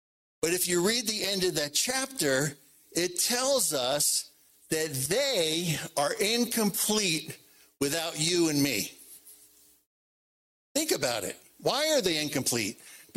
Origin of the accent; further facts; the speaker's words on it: New Jersey, United States; now in New Mexico, United States; I'm from New Jersey. We live in New Mexico.